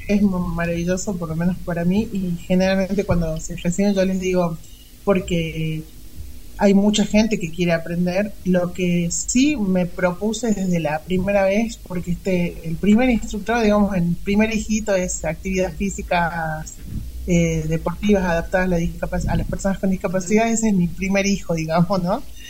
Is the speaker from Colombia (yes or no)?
no; La Rioja, Argentina; yo soy de La Rioja y yo lo hacía presencial